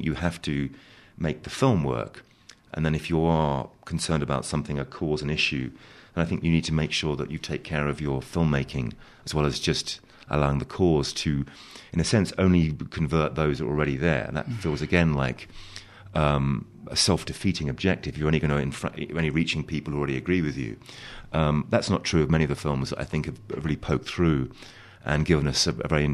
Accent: London, United Kingdom; I grew up partly in London

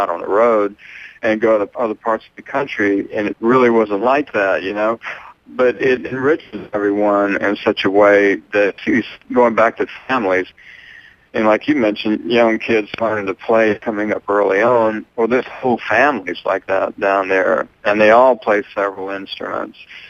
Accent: Lafayette, Louisiana, United States; Yeah, that's right. I'm from Lafayette. It's about 2 hours out of New Orleans.

